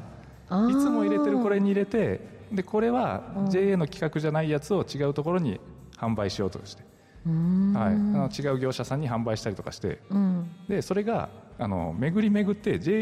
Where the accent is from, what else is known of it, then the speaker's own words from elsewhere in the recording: Shimabara, Nagasaki, Japan; 私のふるさとだったら JA 島原雲仙っていうね